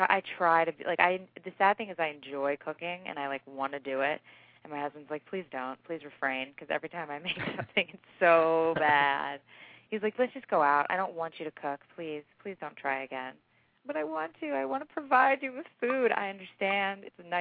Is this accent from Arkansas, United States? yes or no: no; Philadelphia, Pennsylvania, United States; I actually got married in a park near where I grew up in Philadelphia